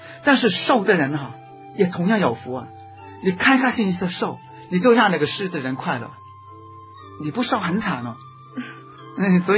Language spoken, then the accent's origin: Chinese; Hong Kong; 是，人家我们香港人包出的榴莲是猫屎果啊